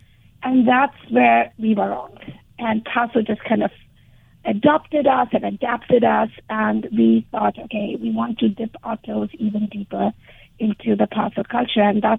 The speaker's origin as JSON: {"language": "English", "country": "India", "tie": "born or raised there", "lives_now": "United States", "said": "we were born and raised in India. We met in Berkeley, and we've traveled a lot around the world"}